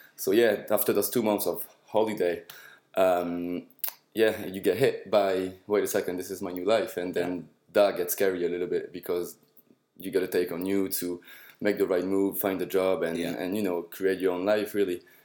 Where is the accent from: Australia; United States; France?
France; Toulouse, Occitania; moved away as an adult; now in Liverpool, United Kingdom; I'm from Toulouse, born and raised for 20 years. I left when I was 20 years old, and I also moved in Liverpool.